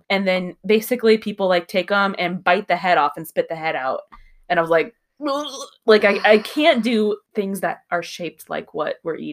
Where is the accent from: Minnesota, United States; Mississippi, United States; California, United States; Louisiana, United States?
Minnesota, United States; accent: Minnesotan; You see, with my somewhat Minnesotan accent, it comes off as soda.